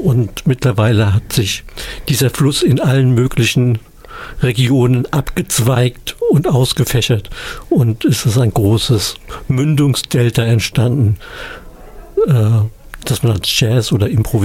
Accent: West Germany, Germany; Ich komme aus dem Westen

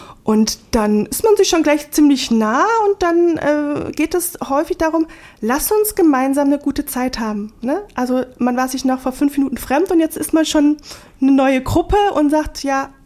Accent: Southern Germany, Germany; Bis zum 18. Lebensjahr wurde ich in Süddeutschland in der Grenzregion Schweiz-Frankreich-Deutschland. Also ich bin sozusagen Grenzbewohnerin. Ne? Also meine Heimatstadt ist sowohl deutsch als über die Rheinbrücke hinweg dann schweizerisch. Und Frankreich ist auch ganz nah.

